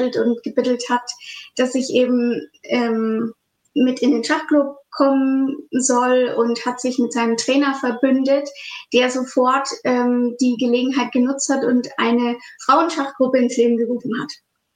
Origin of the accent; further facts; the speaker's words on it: Schweinfurt, Bavaria, Germany; ich komme aus Schweinfurt in Nordbayern.